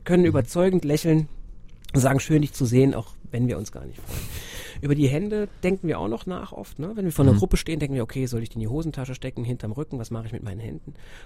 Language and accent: German; Germany; Dann kann ich als Deutscher nach Portugal fliegen